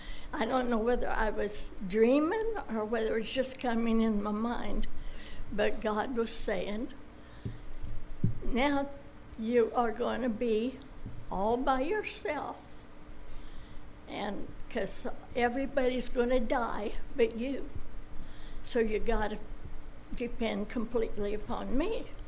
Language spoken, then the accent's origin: English; Burlingame, California, United States; born there; I like the fact that I was born in Burlingame, and I'm back in Burlingame for my latter days.